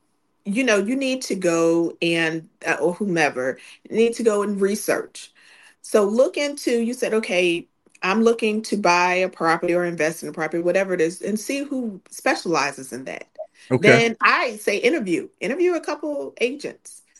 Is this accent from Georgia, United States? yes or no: yes; Augusta, Georgia, United States; now in Atlanta, United States; My husband and I are from Augusta, Georgia. I'm here from Atlanta.